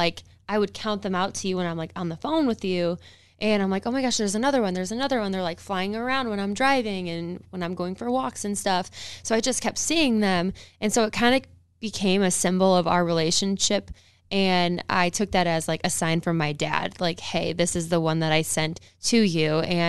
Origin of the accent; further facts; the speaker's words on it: Nebraska, United States; because my family's from the Chicago area, his family's from St. Louis, and we're from Nebraska.